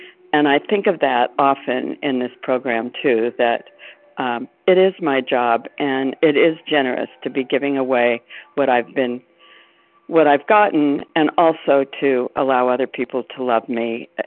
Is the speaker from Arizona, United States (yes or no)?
yes; Arizona, United States; I'm from Arizona.